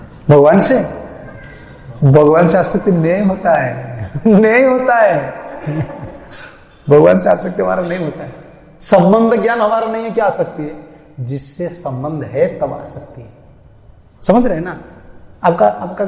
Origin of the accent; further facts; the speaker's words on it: Madhya Pradesh, India; मैं ही मध्य प्रदेश से